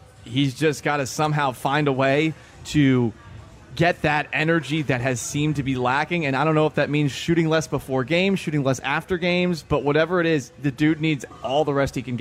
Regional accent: Northeast, United States; I grew up in the Northeast, and I look at this guy.

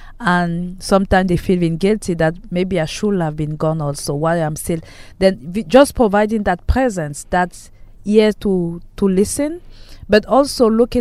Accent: Cameroon; I'm a native from Cameroon.

